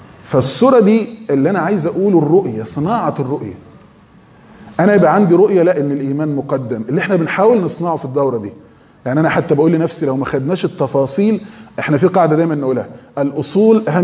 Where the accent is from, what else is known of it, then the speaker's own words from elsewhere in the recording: Egypt; عندنا في مصر